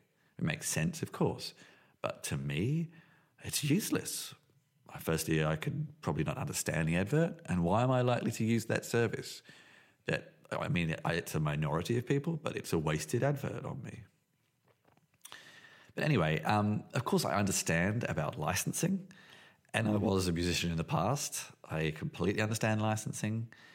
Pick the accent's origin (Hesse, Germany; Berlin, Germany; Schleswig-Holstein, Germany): Berlin, Germany; sometimes when you say, I'm from Berlin, and they look at you like, what? You don't sound German.